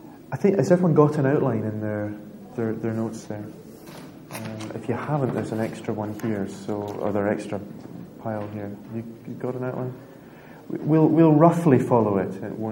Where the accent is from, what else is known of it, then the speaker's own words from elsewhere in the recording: Scotland, United Kingdom; which for me as a Scotsman, having paid full price not long ago, is very, very difficult.